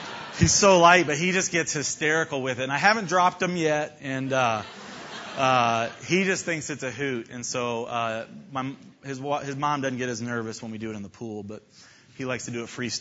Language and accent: English; Clearwater, Florida, United States; I grew up in Clearwater, Florida, just a little bit, maybe an hour away from there.